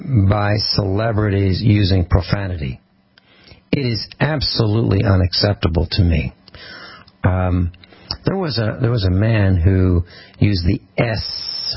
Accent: Missouri, United States; I happened to be at a convention in Texas, pretty far from my home state of Missouri

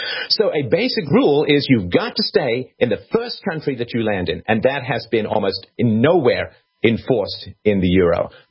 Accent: England, United Kingdom; I grew up in England

